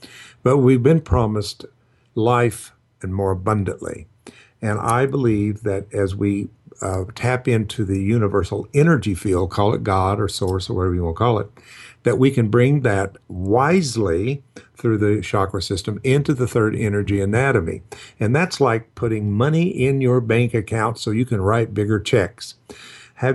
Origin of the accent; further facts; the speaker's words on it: Tulsa, Oklahoma, United States; You know, I was raised in Tulsa, Oklahoma, and I was drug around to all these tent revival healers